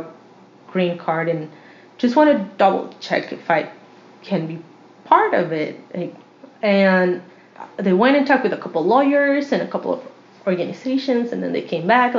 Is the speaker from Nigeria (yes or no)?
no; Mexico; English is a second language; moved away as an adult; now in United States; I am from Mexico, and I just moved here 4 years ago. I was working in Mexico doing community development through farming